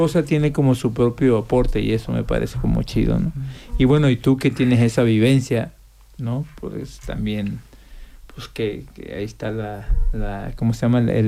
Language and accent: Spanish; Tabasco, Mexico; moved away as an adult; No, pues yo soy mexicano, soy de Tabasco, que es el lugar donde yo nací, ¿no?